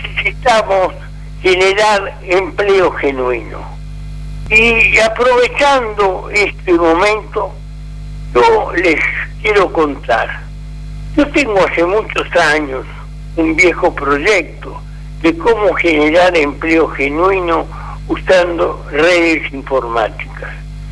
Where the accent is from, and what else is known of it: Argentina